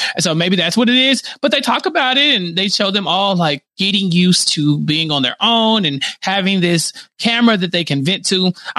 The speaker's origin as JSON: {"language": "English", "region": "Texas", "country": "United States", "tie": "born or raised there", "said": "As a Texan, I don't know what that means."}